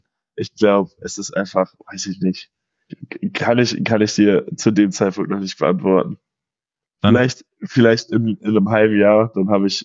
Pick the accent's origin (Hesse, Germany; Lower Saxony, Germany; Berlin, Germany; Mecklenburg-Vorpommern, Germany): Lower Saxony, Germany; Wilhelmshaven; born there; also born or lived in Potsdam; ich wurde in Wilhelmshaven geboren, bin dann nach Potsdam gezogen.